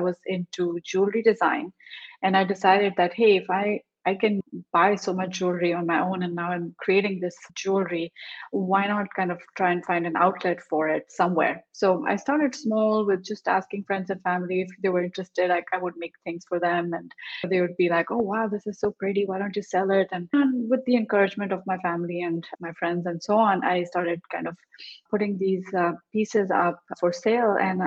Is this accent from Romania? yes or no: no; India; born there; I was born in India, as you can tell from my accent, and I have lived and worked in many countries.